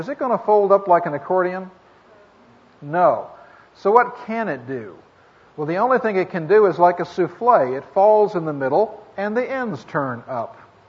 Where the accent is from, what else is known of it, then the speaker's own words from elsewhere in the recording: California, United States; born there; Now, I am actually originally from California. That's where I was born.